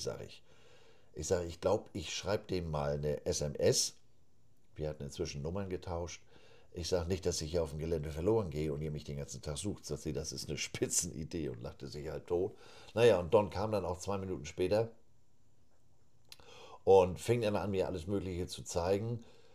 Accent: Missouri, United States; Ich sage, ich komme ja nur aus Missouri.

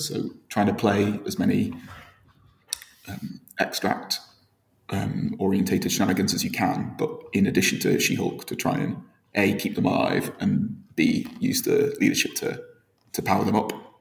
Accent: York, Yorkshire and the Humber, United Kingdom; I'm from York in the north of the UK.

